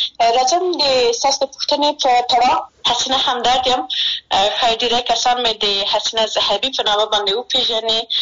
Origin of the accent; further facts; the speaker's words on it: Maidan Wardak, Afghanistan; زه د میدان وردګ ولایت څخه یم